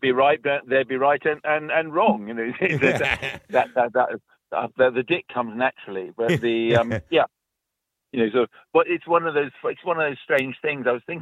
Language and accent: English; United Kingdom; now in Cork, Ireland; I've been living here since 2007.